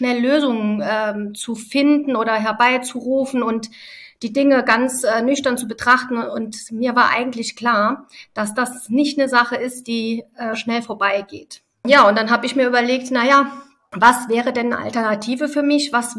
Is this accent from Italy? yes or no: yes; Italy; dass das nicht das ist, was ich als frische Pasta bei uns in Italien kaufen würde